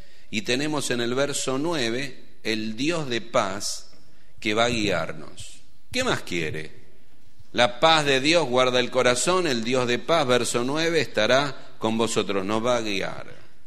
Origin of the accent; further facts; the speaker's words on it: Argentina; En este año votamos, somos argentinos, el celeste y blanco